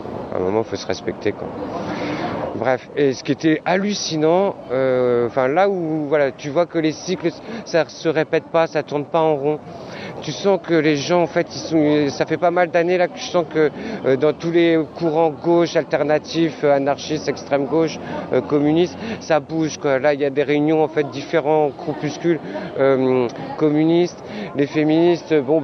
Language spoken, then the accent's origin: French; Marseille, Provence-Alpes-Côte d'Azur, France; quand on vient de Marseille, c'est une famille quoi.